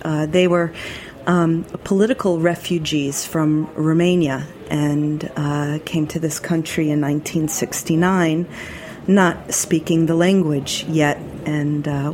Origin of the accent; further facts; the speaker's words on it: Queens, New York, United States; born there; now in St. Petersburg, United States; So I now live in St. Petersburg, Florida. I was born in Queens, New York. And I come back and forth every 3 months or so.